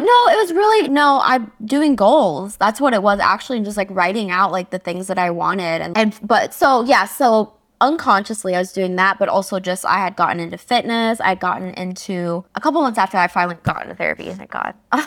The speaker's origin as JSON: {"language": "English", "region": "Arizona", "country": "United States", "tie": "born or raised there", "also_born_or_lived": "Wisconsin", "said": "So I was born in Wisconsin and I lived in Arizona most of my life. And I was like very like Midwest girl, eating McDonald's and just doing whatever."}